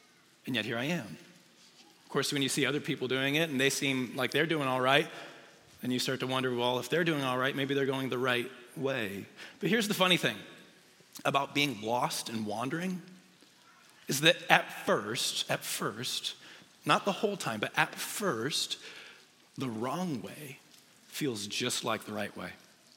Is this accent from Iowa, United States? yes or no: yes; Des Moines, Iowa, United States; I grew up in the Des Moines area.